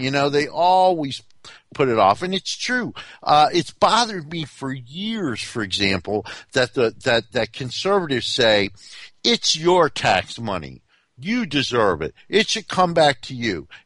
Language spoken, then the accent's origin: English; Newark, New Jersey, United States; And I'm from Newark, New Jersey.